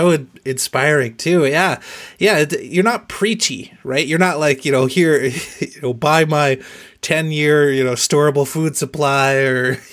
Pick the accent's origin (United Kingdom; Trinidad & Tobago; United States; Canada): Canada; I'm Canadian too, fellow Canadian